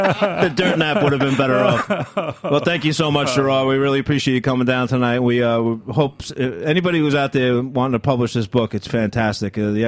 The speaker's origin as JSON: {"language": "English", "town": "Brooklyn", "region": "New York", "country": "United States", "tie": "born or raised there", "said": "you know, from growing up in Brooklyn"}